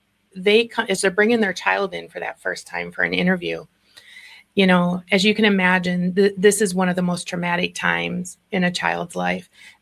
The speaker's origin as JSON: {"language": "English", "town": "Muskegon", "region": "Michigan", "country": "United States", "tie": "born or raised there", "lives_now": "Whitehall, United States", "said": "Born and raised in Muskegon, currently living in Whitehall, so on the northern end of the county."}